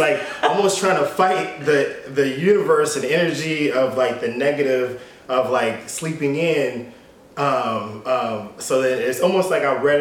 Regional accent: California, United States; I'm from Northern California, as you mentioned.

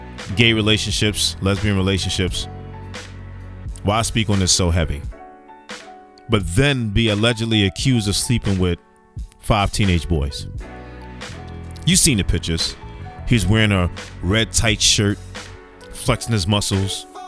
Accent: Bronx, New York, United States; I'm from the Bronx. Streets talk.

